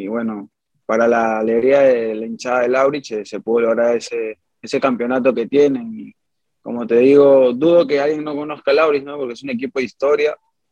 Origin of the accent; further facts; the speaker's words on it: Lima, Peru; yo soy de Lima, toda mi vida he vivido en La Victoria, actualmente vivo en La Victoria.